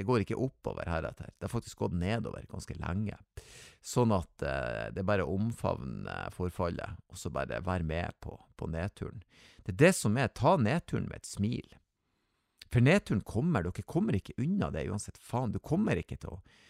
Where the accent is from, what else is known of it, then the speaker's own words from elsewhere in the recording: Northern Norway, Norway; jeg født på 70-tallet, så jeg kan claim det. Og jeg fikk, husk på at jeg vokste opp I Nord-Norge